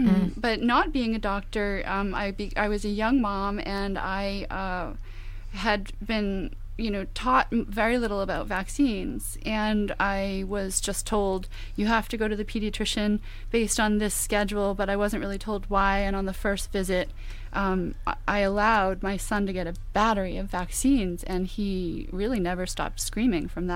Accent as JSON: {"language": "English", "town": "Braintree", "region": "Massachusetts", "country": "United States", "tie": "born or raised there", "said": "I grew up in the Braintree, Massachusetts, the town of Braintree, Massachusetts. I grew up in, you know, middle class America. I grew up in a self-employed family."}